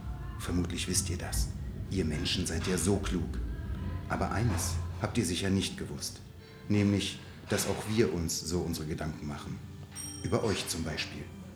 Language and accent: German; East Germany, Germany; mit der ich ja als Ossi ja nun nicht explizit, aber die ich sozusagen heute noch behalten habe